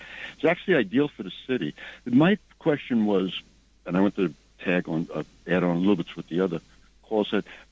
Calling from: New York City, New York, United States; I'm calling from New York City.

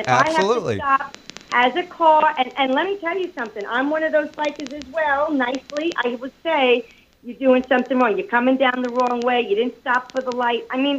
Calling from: Brooklyn, New York, United States; from Brooklyn.

